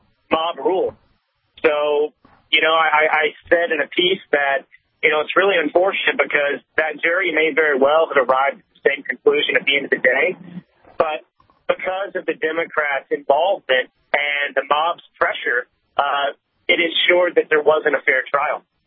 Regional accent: Texas, United States; now in California, United States; No, I grew up in Texas originally.

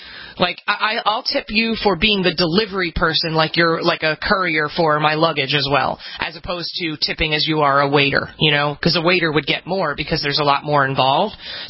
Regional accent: New York, United States; As a New Yorker, we all over tip

